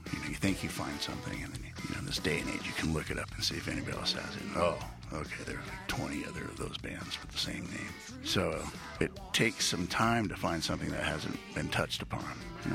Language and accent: English; North Bay, California, United States; Growing up in North Bay, California, my father and his brothers are all from Ecuador.